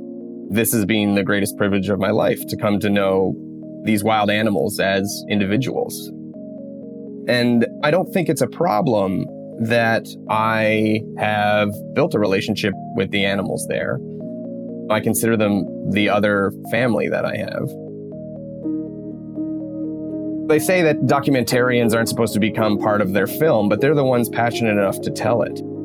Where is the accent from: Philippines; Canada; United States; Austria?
Canada; that defines who I am … that defines my family. And I am Canadian